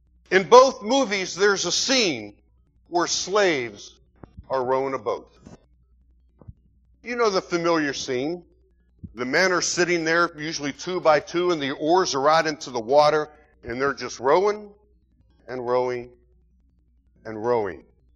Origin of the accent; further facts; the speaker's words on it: Pittsburgh, Pennsylvania, United States; moved away as an adult; now in Virginia, United States; I was born in 1953 in Pittsburgh, Pennsylvania. That makes me 56 years old. I'll be 57 in November. I moved here to Virginia in 1973. I do consider myself a Southerner.